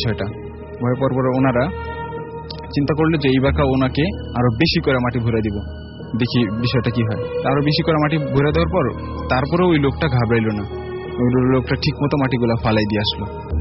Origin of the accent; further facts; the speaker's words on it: Madaripur, Dhaka Division, Bangladesh; আমাদের দেশের বাড়ি মাদারীপুর এর কালকিনি থানার